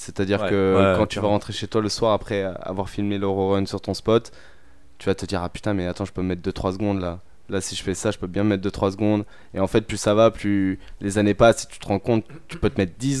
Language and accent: French; Nice, Provence-Alpes-Côte d'Azur, France; J'ai eu le temps de voir beaucoup de choses, de repenser à mon enfance, à Nice Nord, à mes parents, tout ça.